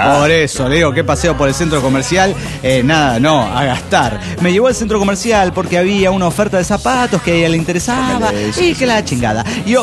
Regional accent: Lima, Peru; de Lima, Perú.

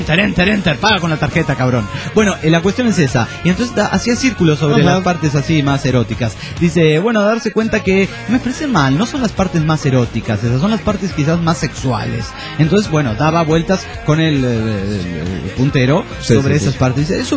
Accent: Oaxaca, Mexico; soy de Oaxaca, México

